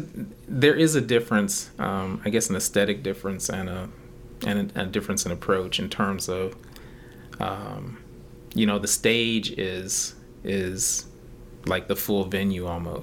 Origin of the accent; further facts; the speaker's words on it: Medina, Ohio, United States; Eclipse is the place that I grew up in Medina, Ohio. I think it was the projects.